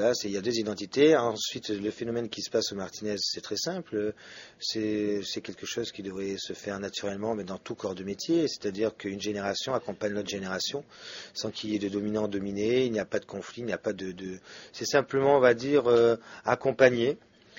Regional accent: Cannes, Provence-Alpes-Côte d'Azur, France; génétiquement parlant, je suis italien. Après, bon, je suis né à Cannes. Après, je suis français au niveau de ma culture. Mais c'est vrai qu'au niveau des gènes, c'est plus italien que français.

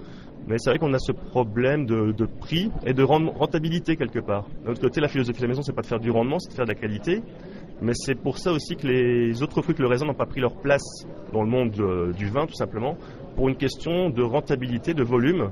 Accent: Belgium; C'est quand même, je dirais, un peu une petite part de fierté quand on est belge avec un produit belge

